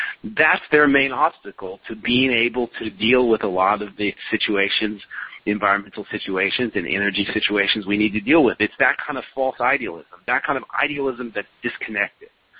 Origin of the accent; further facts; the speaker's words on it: Oakland, California, United States; a think tank in my hometown of Oakland called the Breakthrough Institute